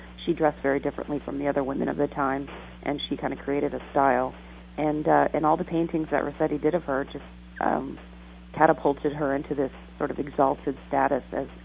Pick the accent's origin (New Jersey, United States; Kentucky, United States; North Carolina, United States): Kentucky, United States; Louisville; I grew up in the East End near Seneca Park, and my mom's family goes way back in Louisville.